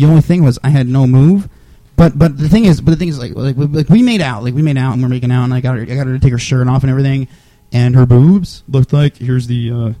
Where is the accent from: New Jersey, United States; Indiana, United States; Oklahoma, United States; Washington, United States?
New Jersey, United States; Sayreville; also born or lived in Edison; I was born in Sayreville. Well, I was born in Edison, but I lived in Sayreville my whole right. The first 5 years.